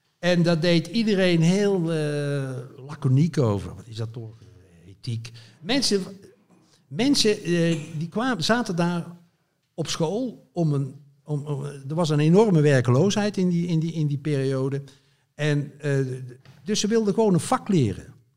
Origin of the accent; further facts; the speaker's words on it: Zevenbergen, North Brabant, Netherlands; Ik kom dus uit West-Brabant, uit het plaatsje Zevenbergen.